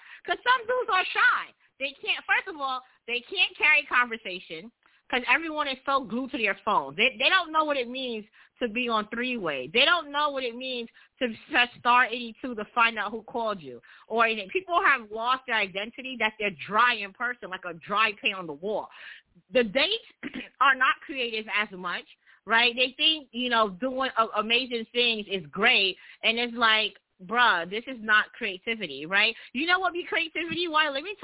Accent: New York City, New York, United States; I'm from New York City.

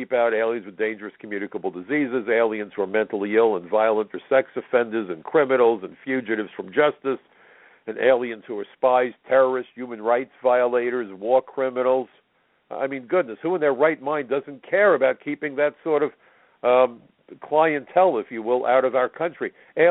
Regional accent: New York, United States; New York State, my home state, it's the trifecta.

